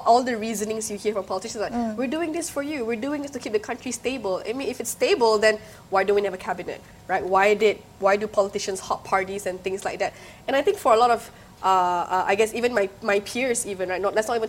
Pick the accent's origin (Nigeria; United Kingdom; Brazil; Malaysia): Malaysia; Miri, Sarawak; So I grew up in Sarawak, actually. I grew up in Miri.